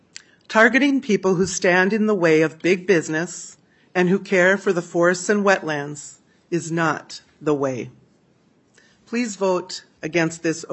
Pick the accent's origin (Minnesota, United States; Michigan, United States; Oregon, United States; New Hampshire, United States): Minnesota, United States; As a Minnesotan who is privileged to have a family cabin in north central Minnesota